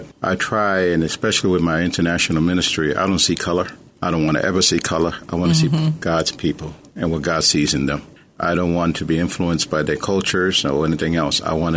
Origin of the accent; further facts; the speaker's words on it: Puerto Rico; also born or lived in New York; now in Ferguson, United States; I'm from New York. Originally, I'm from Puerto Rico. But I was in New York during the 60s and 70s when we had unrest there.